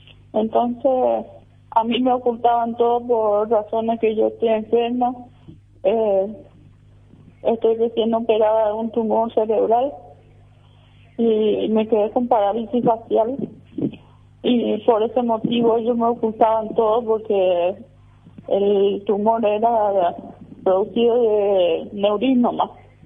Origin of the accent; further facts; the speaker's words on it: Argentina; la primera vez que vine de Argentina, le conozco por la primera vez